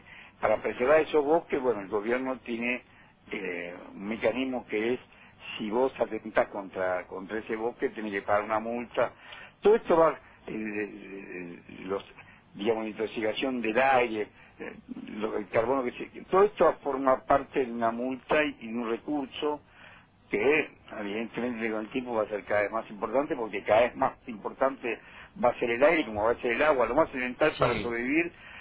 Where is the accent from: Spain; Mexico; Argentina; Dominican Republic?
Argentina; Tucumán; born there; Yo soy tucumano de nacimiento y en mi provincia es operativo.